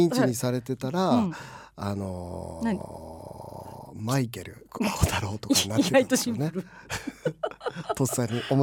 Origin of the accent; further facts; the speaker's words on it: Niigata, Japan; で僕は新潟出身で、はい、奥さんは埼玉県ですけど、